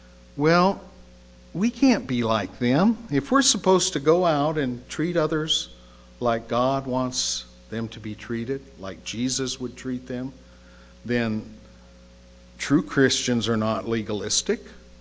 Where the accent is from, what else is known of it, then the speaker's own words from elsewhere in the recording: Oxnard, California, United States; And I grew up in Oxnard, tried to get out of California several times.